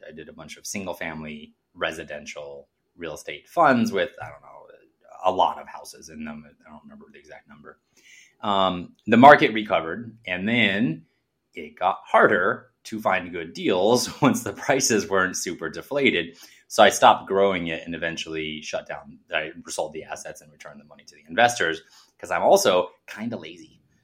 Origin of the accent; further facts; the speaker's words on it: Chicago, Illinois, United States; because I'm from Chicago originally.